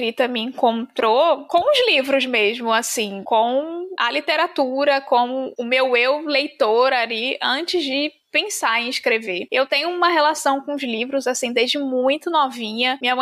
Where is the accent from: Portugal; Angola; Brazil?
Brazil; Rio de Janeiro; moved away as an adult; now in Salvador, Brazil; Eu sou carioca, moro em Salvador já há quase 10 anos.